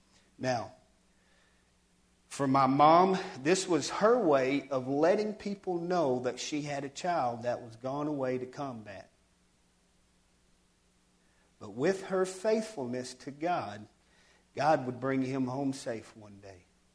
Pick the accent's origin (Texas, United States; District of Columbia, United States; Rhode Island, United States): Texas, United States; Fort Worth; born there; I was born in Tarrant County, Fort Worth, one of them hospitals over there